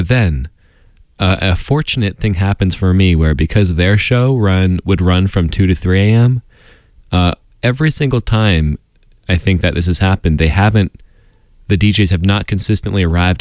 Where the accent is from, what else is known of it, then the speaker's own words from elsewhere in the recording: Washington, District of Columbia, United States; because I'm from Washington, D.C., I'm from D.C.